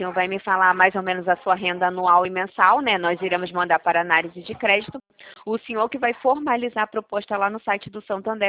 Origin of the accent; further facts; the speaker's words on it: Rio de Janeiro, Brazil; eu sou do Rio de Janeiro